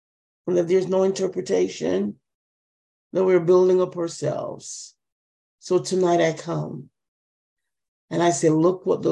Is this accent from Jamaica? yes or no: yes; Jamaica; When I was growing up in Jamaica, and I see my father with this carrier.